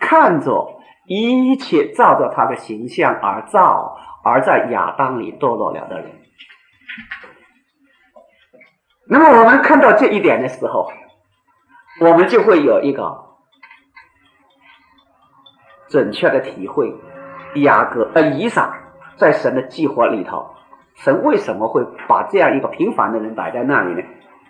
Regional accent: China; 我们中国人很懂得老人家的宝贝啊

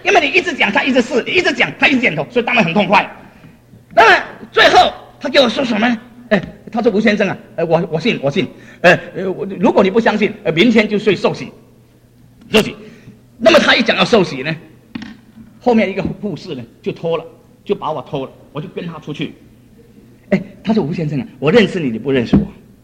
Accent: Fujian, China; 我们福建人呢、如果这个女人呢、脸肿呢很危险，男人这个脚肿很危险

